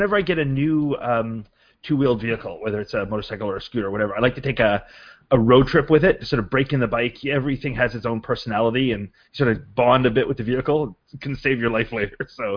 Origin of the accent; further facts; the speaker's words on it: Canada; But I'm a Canadian, so I don't really give a crap that it's made in the U.S.